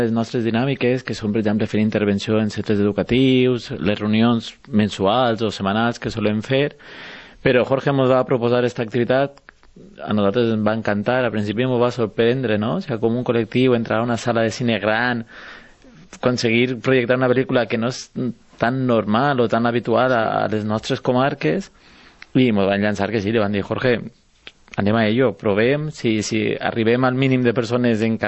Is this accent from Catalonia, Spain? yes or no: no; Benilloba, Valencian Community, Spain; som un grup d'amics, cadascú del seu poble, jo per exemple soc de Benilloba